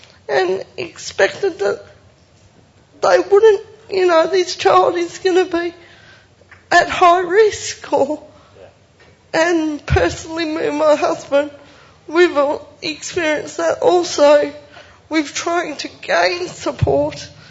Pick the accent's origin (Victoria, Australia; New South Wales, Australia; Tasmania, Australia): Tasmania, Australia; I'm not from the mainland, I'm from Tasmania